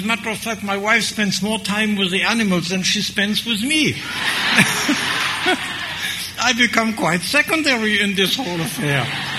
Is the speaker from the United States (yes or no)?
no; Grand Est, France; although I come from Alsace-Lorraine where we drink beer by the tons.